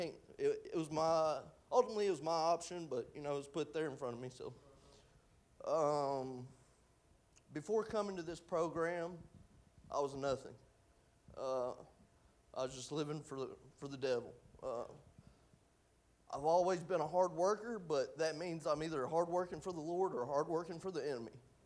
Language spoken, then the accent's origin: English; Franklin, Tennessee, United States; also born or lived in New Bern; I was born in New Bern, North Carolina, May 27th, 1993. I'm 30 years old, but I grew up right down the road in Franklin, Tennessee.